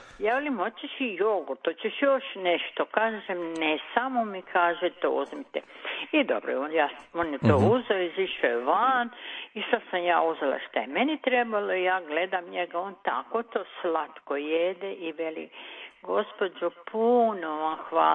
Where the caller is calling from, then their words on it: Zagreb, City of Zagreb, Croatia; ja sam tu i sa Pešćenici.